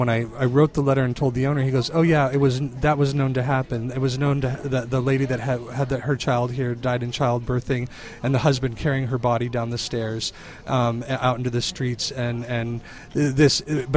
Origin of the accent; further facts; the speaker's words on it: Iowa, United States; I'm a native of Iowa. I grew up on the Mississippi River in Iowa. Right on a tiny town of 700 people, 600 people.